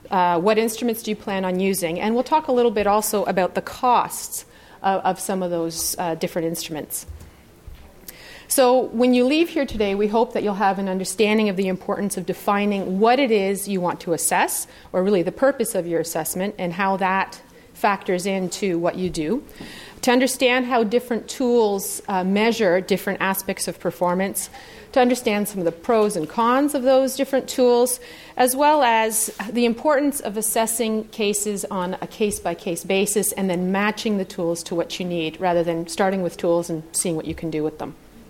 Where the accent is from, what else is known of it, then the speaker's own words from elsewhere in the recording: Sudbury, Ontario, Canada; I'm from Sudbury, Ontario.